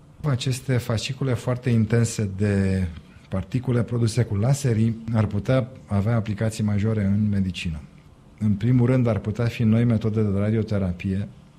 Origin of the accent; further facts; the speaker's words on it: Bucharest, Romania; moved away; Sunt bucureștean, m-am născut în București.